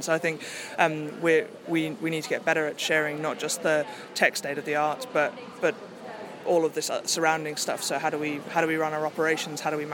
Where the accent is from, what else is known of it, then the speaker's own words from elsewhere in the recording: Cape Town, Western Cape, South Africa; I'm from Cape Town, so it's not quite Newcastle, but it's lovely as well.